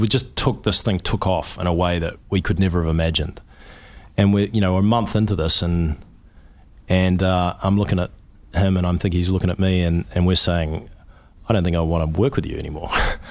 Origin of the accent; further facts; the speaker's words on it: New Zealand; He's an American and I'm a New Zealander.